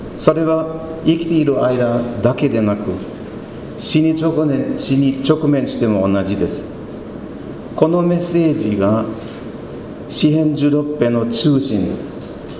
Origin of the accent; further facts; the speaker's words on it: South Africa; Japanese is a second language; now in Japan; 私は南アフリカで生まれました。なぜなら父は20年間そこで宣教師をやってきましたからです。